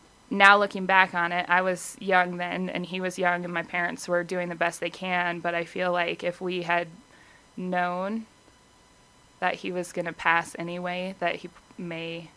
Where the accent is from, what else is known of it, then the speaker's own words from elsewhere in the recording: Rifle, Colorado, United States; We lived in Rifle.